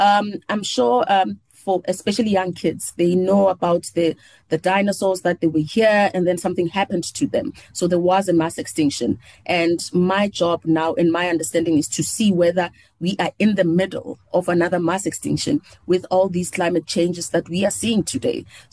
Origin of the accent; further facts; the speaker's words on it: Soweto, Gauteng, South Africa; because I grew up in Soweto, and back then we used to have frogs or toads everywhere.